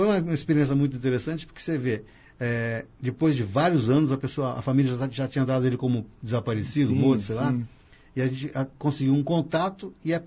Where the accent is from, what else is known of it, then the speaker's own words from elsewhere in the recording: Palmital, São Paulo, Brazil; born there; Se você me permite uma comparação, eu sou nascido em Palmital.